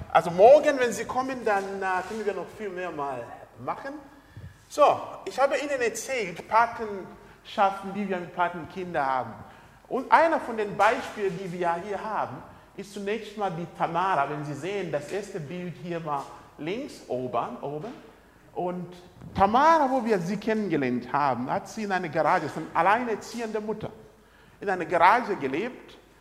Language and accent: German; Zambia; Ich komme selbst aus Sambia.